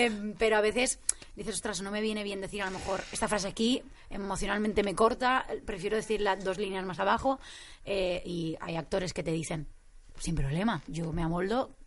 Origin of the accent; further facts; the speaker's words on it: Catalonia, Spain; yo soy catalana, entonces a mí me cuesta mucho decir las seses.